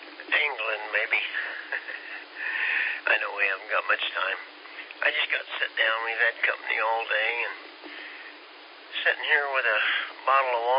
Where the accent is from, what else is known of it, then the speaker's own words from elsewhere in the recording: Kansas, United States; Now, I'm from Kansas, and I've seen higher